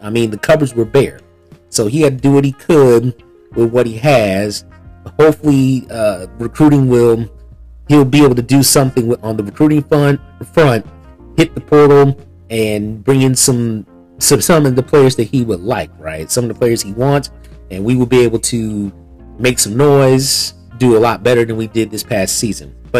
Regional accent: Charleston, South Carolina, United States; I am from the Charleston, South Carolina area. Shout out to exit 203, Lassen, South Carolina 29456, because that is where I grew up.

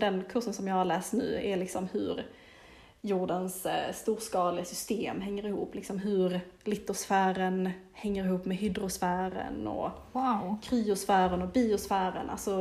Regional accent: Skåne, Sweden; accent: Skåne; now in Uppsala, Sweden; Jag är lättad att folk verkar förstå min skånska.

